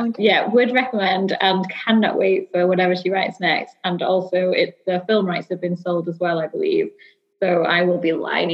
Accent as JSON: {"language": "English", "town": "Manchester", "region": "North West England", "country": "United Kingdom", "said": "and I'm from Manchester."}